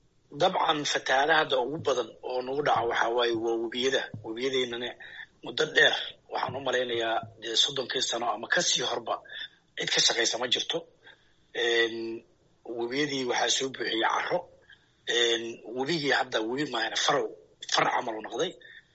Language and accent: Somali; Middle Shabelle, Somalia; born there; meesha aan ku dhashay shabeel dhexa